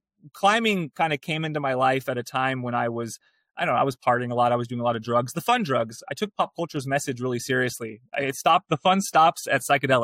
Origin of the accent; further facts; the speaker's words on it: Bakersfield, California, United States; But, you know, I grew up in Bakersfield. Bakersfield, you know, we were partying a lot.